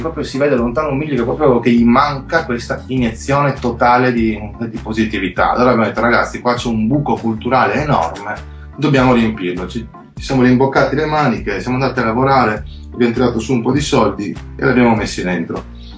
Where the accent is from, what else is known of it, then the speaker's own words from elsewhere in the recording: Trieste, Friuli-Venezia Giulia, Italy; noi siamo di Trieste, noi siamo cresciuti con Rototom, andavamo tutte le estati a Rototom